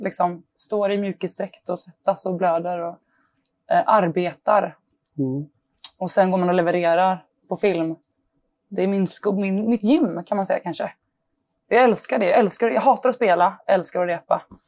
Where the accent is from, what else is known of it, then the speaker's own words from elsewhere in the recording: Västra Götaland County, Sweden; Jag har kompisar där jag växte upp, en liten stad utanför Göteborg